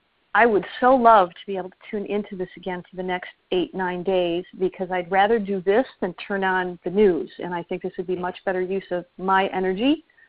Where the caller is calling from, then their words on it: Miami, Florida, United States; I'm calling from Miami.